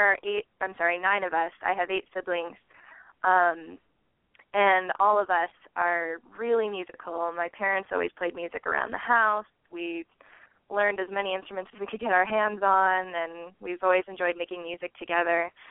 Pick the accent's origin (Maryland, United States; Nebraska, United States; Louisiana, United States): Nebraska, United States; Omaha; now in Hillsdale, United States; Oh, well, I'm from Omaha, Nebraska, and that's actually where Make Believe Studios is as well. But I'm calling you from Hillsdale, Michigan, actually.